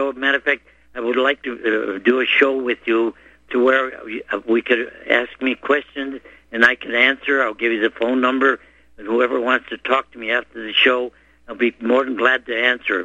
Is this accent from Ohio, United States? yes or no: yes; Cleveland, Ohio, United States; born there; now in Tucson, United States; I was born in Cleveland, Ohio, and I moved to Tucson, Arizona